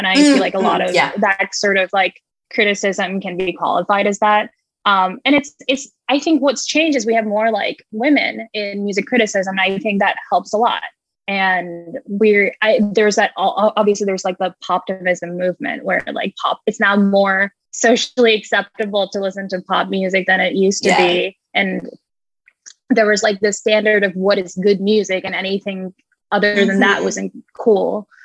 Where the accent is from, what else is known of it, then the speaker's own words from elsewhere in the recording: Indonesia; because I grew up in Indonesia, so I didn't know too many people at that point